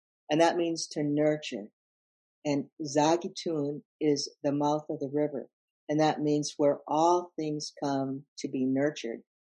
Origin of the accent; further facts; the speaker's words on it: Minnesota, United States; Yeah, I think, you know, growing up in Minnesota, you know, and in northern Minnesota, harvesting wild rice out on the lakes